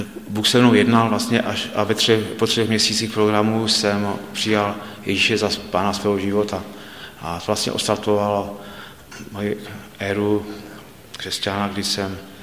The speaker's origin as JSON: {"language": "Czech", "town": "Místek", "region": "Moravian-Silesian Region", "country": "Czechia", "said": "jsem se ocitl v azylovém domě u nás v Místku"}